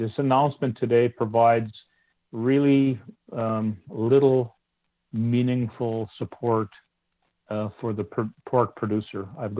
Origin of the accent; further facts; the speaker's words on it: Manitoba, Canada; I chair the Canadian Pork Council. I'm a producer from Manitoba.